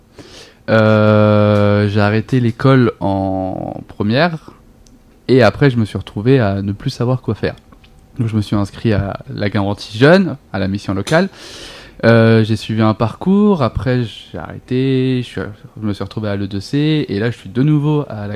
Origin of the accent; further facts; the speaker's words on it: Beaumont-sur-Oise, Île-de-France, France; Là, je suis de Beaumont là.